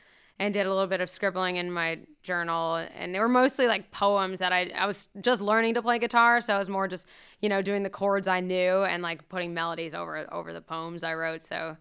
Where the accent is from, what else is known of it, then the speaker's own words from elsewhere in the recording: New Jersey, United States; also born or lived in Maryland; now in Charlottesville, United States; I'm from Jersey, and then I moved to Maryland eventually after I went to college and lived in Annapolis, Maryland for a few years. And then from there, I moved even more south to Charlottesville, where I am now.